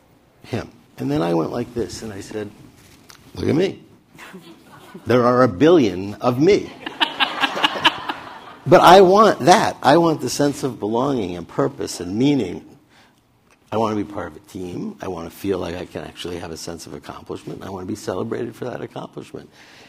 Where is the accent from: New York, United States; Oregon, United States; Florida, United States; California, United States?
New York, United States; Roslyn; I was a kid from Roslyn, Long Island.